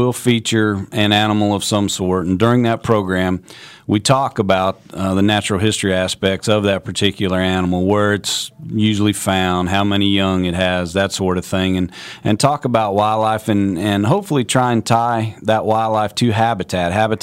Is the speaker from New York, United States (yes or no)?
no; Topeka, Kansas, United States; also born or lived in North Carolina; I grew up in Kansas. I grew up in Topeka, Manhattan area. I spent a couple years in North Carolina when I got out of Kansas State, working in, as a fisheries management technician down there.